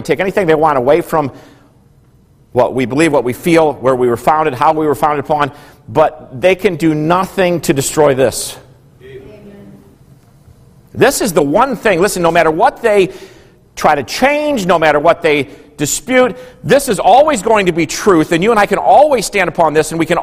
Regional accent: United States; I'm still excited that I'm an American.

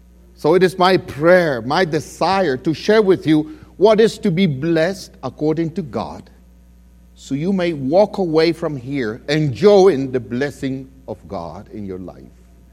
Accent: Dominican Republic; English is a second language; I'm coming from the Dominican Republic. It's a small island in the Caribbean. And traditions in country vary from one to another. So in my country, when I was a young child, I remember that I grew up listening to a tradition

